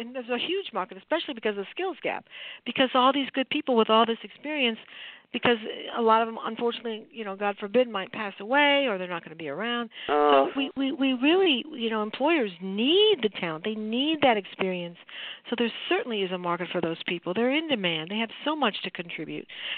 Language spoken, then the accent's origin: English; Detroit, Michigan, United States; I was just there. I mean, I'm from Detroit. It was wonderful. I was there at Christmas.